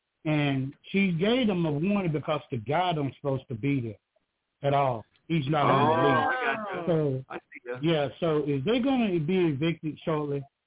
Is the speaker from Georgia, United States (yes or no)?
yes; Georgia, United States; from Georgia.